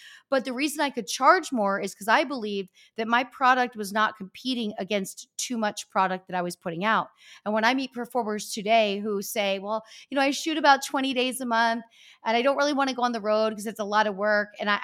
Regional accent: Pennsylvania, United States; moved away as an adult; if you remember when I came out from Pennsylvania, I was in my 20s. I'm this young girl, but growing up in the Northeast and also working in the clubs in the Northeast made me tougher.

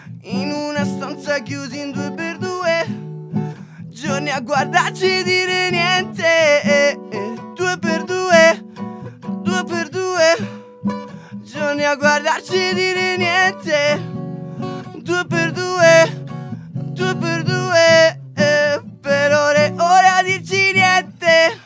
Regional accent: Sardinia, Italy; E quindi tutti quanti da ragazzini in Sardegna c'hanno subito la barba lunga, questa roba qua.

